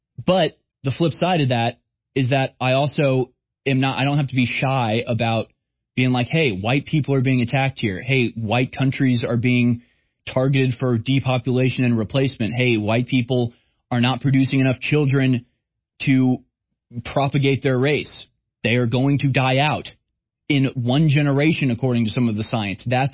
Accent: Houston, Texas, United States; But I grew up in Houston. I was never a majority in any school that I went to.

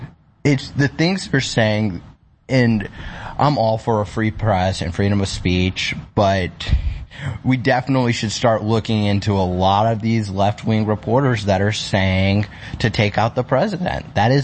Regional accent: Antioch, Illinois, United States; also born or lived in Kenosha, Wisconsin; So I grew up in Antioch, Illinois, in Kenosha, Wisconsin, with single mom, two sisters, and they're doing good. So that's pretty much my upbringing, just small town.

